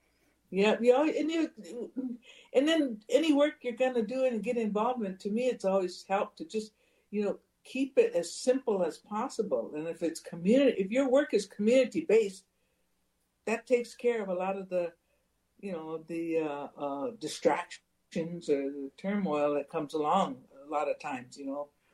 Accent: United States; you know, as Indian people nationwide, you know, it's just politics of this country, the United States.

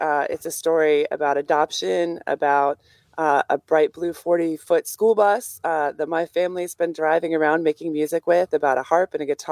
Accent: La Crosse, Wisconsin, United States; So I was raised near La Crosse, but my dad is from Sheboygan.

